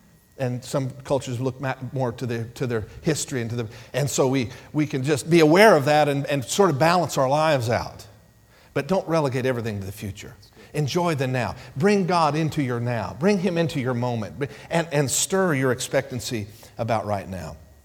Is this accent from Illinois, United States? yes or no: yes; Illinois, United States; I grew up in Illinois.